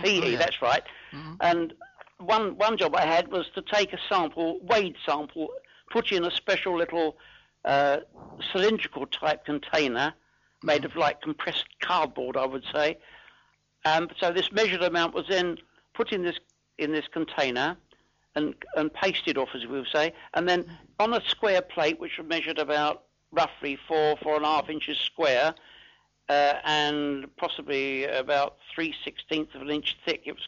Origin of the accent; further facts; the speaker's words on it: Leytonstone, London, United Kingdom; I came from Leightonstone, where my parents lived all their lives from there on, you know, and eventually died there.